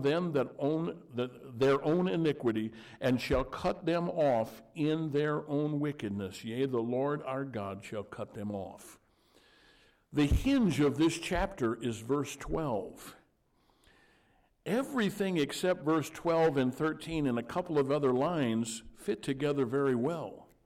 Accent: Illinois, United States; I grew up in Southern Illinois in the hills. And from down where our farm was, you had to walk out about a half a mile to get up to the bus.

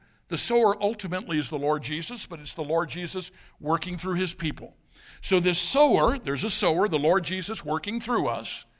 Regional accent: United States; but I'm a Christian before I'm an American.

